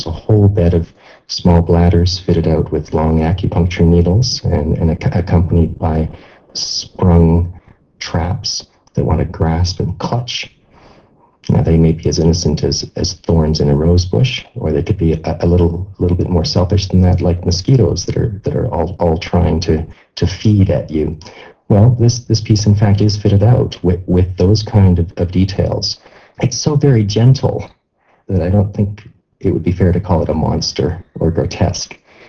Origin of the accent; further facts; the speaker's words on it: Canada; I mean, as a Canadian, I guess part of my mythology comes from the picture that used to be on the back of the dollar bill.